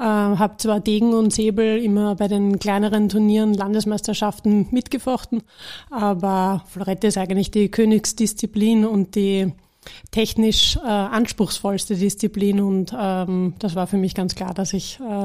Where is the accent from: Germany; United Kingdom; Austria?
Austria; Mautern; Tennis, ja, kommt von den Eltern. Gibt es in Mautern, wo ich herkomme, auch einen guten Tennisverein.